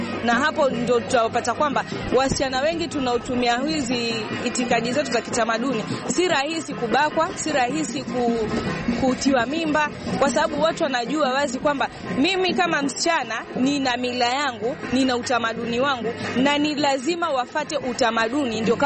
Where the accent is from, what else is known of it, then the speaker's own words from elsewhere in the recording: Rabai, Kilifi County, Kenya; mimi ni Mrabai, natoka Rabai.